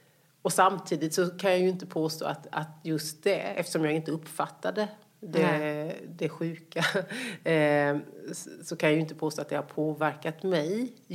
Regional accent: Småland, Sweden; accent: Småland; Så från det att jag bara var något år gammal så har jag bott i Småland. Och ja, ser väl mig mycket som smålänning och pratar väl mest småländska. Och det var ju ett väldigt litet samhälle.

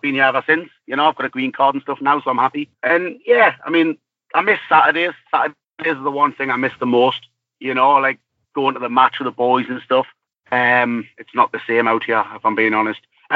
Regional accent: Gateshead, North East England, United Kingdom; now in United States; I'm from Wild's End. I was brought up in Gateshead, and my father's obviously a big Sunderland supporter.

